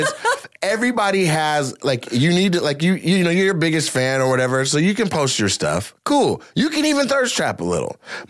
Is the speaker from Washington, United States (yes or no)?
yes; Lacey, Washington, United States; So I'm born and raised in Lacey, Washington, which Ooh. Is about an hour south of Seattle